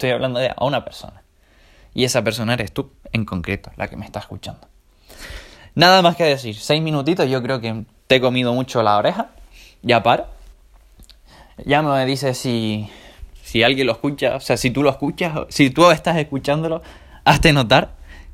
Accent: Canary Islands, Spain; hora Canarias, soy de Canarias, por cierto.

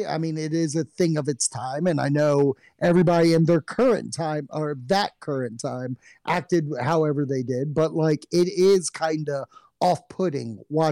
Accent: Minnesota, United States; I'm from Minnesota, pal.

